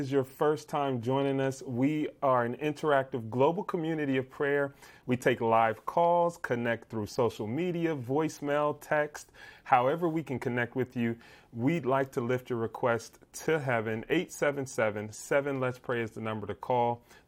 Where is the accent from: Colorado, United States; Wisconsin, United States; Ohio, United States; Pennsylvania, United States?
Ohio, United States; Columbus; I am live from Columbus, Ohio right now in my mom's home. This is the home that I grew up in.